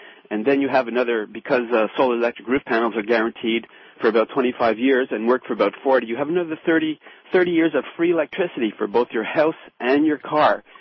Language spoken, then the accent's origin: English; Montreal, Quebec, Canada; Well, originally I am. I'm from Montreal, Canada.